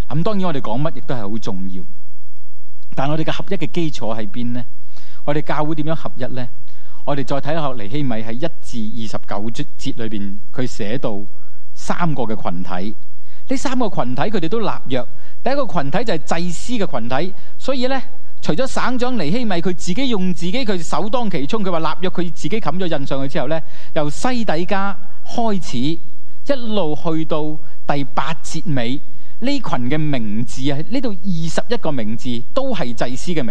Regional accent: Hong Kong; 或者争取的过程里面我们香港人怎样看我们的信仰呢？

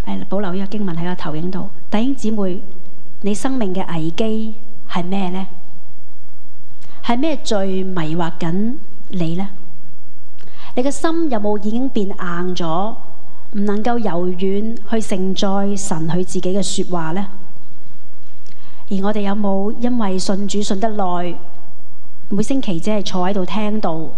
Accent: Hong Kong; 这四个月作为香港人真的很难过

